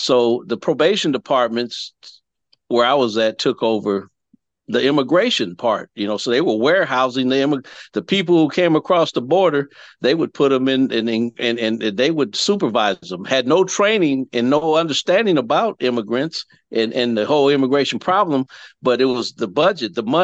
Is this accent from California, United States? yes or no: yes; California, United States; now in Louisiana, United States; I'm a Californian that's a transplant here in Louisiana.